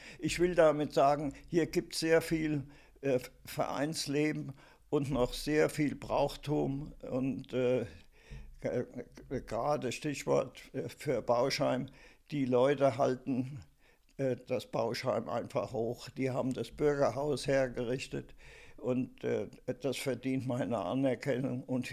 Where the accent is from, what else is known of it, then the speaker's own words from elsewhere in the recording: Friedrichsdorf, Hesse, Germany; now in Rüsselsheim, Germany; ich kannte in Friedrichsdorf, in meiner Heimat, niemanden mehr. Und hier in Rüsselsheim kannte ich, wie man so schön sagt, Gott und die Welt.